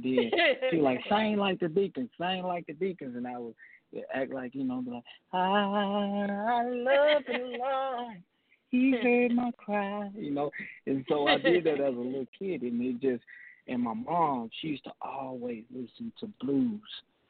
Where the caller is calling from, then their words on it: Decatur, Mississippi, United States; I am calling from Decatur, Mississippi.